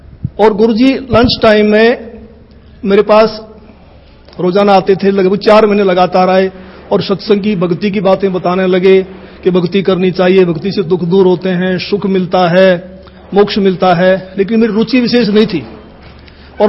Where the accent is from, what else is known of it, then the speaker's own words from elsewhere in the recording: Dhanana, Haryana, India; गांव धनाना, जिला सोनीपत, हरियाणा का रहने वाला हूं